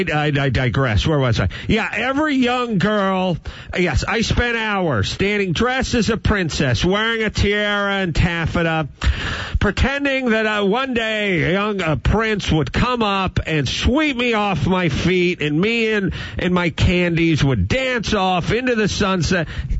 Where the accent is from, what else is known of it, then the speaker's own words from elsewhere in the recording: Tacoma, Washington, United States; as a young girl growing up in the Seattle area, Tacoma, Seattle area, as a young girl, every young girl dreams.